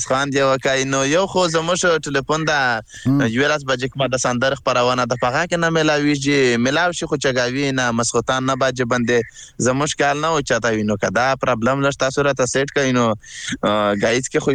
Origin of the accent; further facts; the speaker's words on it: Khyber Pakhtunkhwa, Pakistan; now in Afghanistan; موږ د وزیرستان ډی پی یو کنه نو هغه موږ چې کډوال شو د وزیرستان افغانستان ته بیا دلته راغلو